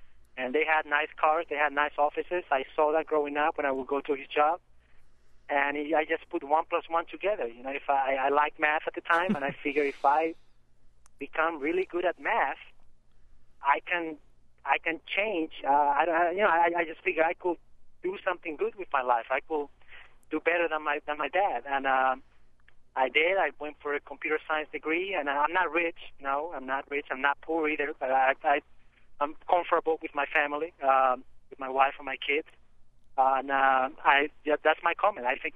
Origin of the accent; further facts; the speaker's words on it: Peru; moved away; My parents were, my dad was a janitor. I'm originally from Peru, and we were able to move here eventually.